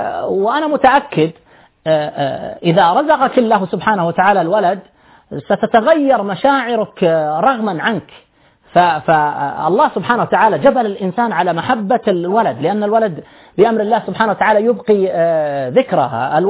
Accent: Saudi Arabia; عندنا في السعودية

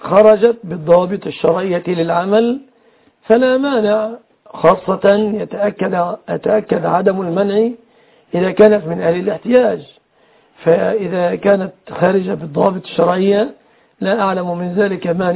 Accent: Egypt; في بلادنا مصر

